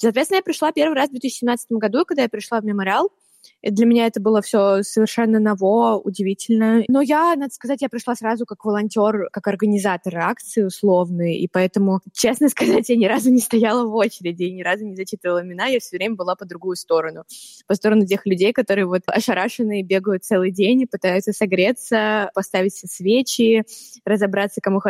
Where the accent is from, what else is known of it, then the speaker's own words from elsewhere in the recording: Siberia, Russia; я не из Москвы. Я жила в очень маленьком городе в Сибири и поступила в 2015 году в университет.